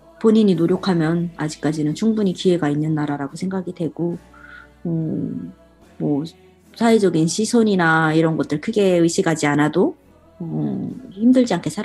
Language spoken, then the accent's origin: Korean; South Korea; 어디서 왔어? 하고 이렇게 물어보시고 그러면 나 한국에서 왔어.